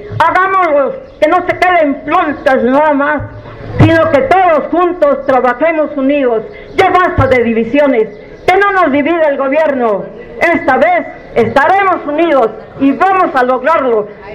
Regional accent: Tepoztlán, Morelos, Mexico; Somos mexicanos, defendamos nuestra patria, somos tepotecos, defendamos a Tepoztlán.

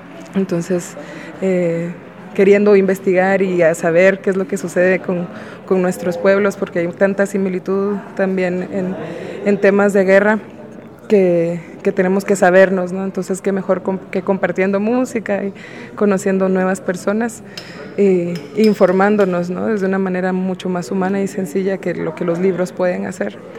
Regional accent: Guatemala; vengo de Guatemala.

